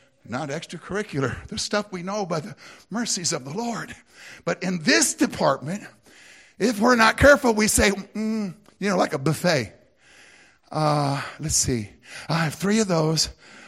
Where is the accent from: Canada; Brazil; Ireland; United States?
United States; the South; accent: Southern twang; now in Grove City, United States; I'm from the South, baby child. We say things uniquely down there. And now I live in Southern Grove City, so it never leaves you, that Southern twang.